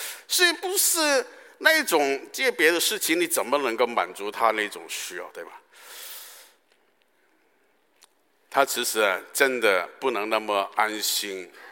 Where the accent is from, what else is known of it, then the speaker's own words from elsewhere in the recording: Guangdong, China; 我们广东人说打破双腿都不要担心了